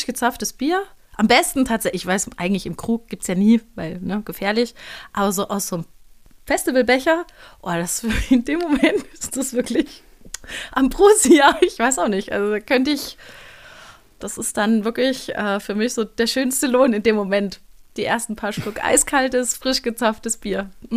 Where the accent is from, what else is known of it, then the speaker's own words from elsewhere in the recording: Baden-Württemberg, Germany; Also ich komme tatsächlich aus Süddeutschland, Baden-Württemberg, um genau zu sein. Und die Ecke hier nennt sich Dreiländereck tatsächlich. Also das hier befindet sich so genau zwischen Hessen, Baden-Württemberg und Bayern. Aber ich bin noch in Baden-Württemberg geboren.